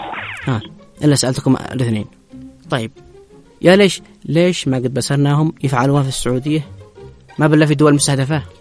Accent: Yemen; وإحنا يمنيين. أقسم بالله إن إحنا يمنيين

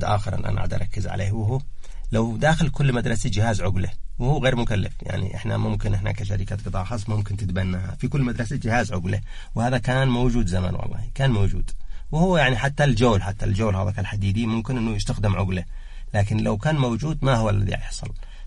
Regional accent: Sanaa, Yemen; يعني عندنا في صنعاء

